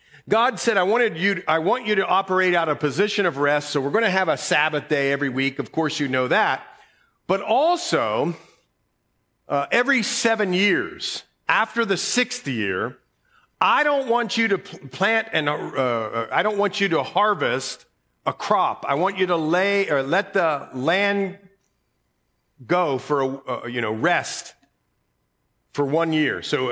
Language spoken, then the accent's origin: English; Ohio, United States; but I grew up in Ohio, so I didn't know about that.